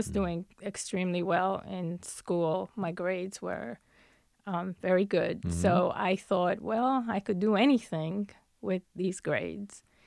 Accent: Puerto Rico; English is a second language; And I learned English. You had to take English in Puerto Rico from the time you're in second grade.

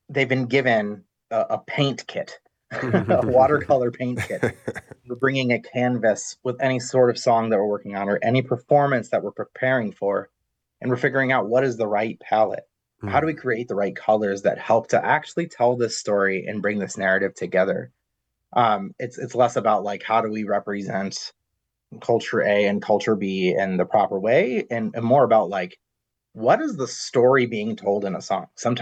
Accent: Ohio, United States; I'm a product of immigrants from Aleppo, Syria, personally, but I grew up in Northeast Ohio.

